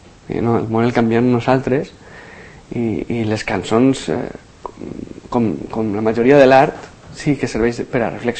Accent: Xàtiva, Valencian Community, Spain; vinc de Xàtiva, que és una ciutat que va ser cremada per Felip V

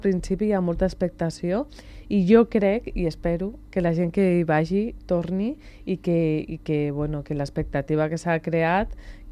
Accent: Barcelona, Catalonia, Spain; jo sóc de Barcelona, visc allà, però he treballat molt de temps aquí a Sant Cugat.

